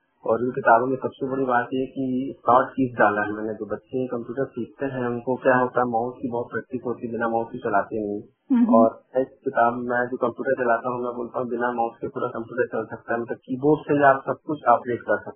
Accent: Seoni, Madhya Pradesh, India; now in Raipur, India; मगर मैं मेरे फादर और दादी वगैरह सब एलपी में रहते थे, सिवनी में बालाघाट की, और मैं रहने वाला वहीं का हूँ। मैं पिछले 23 साल से रायपुर में हूँ।

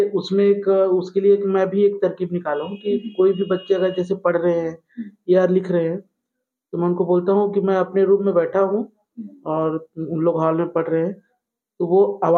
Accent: Bilaspur, Chhattisgarh, India; और मैं बिलासपुर का रहने वाला हूँ।

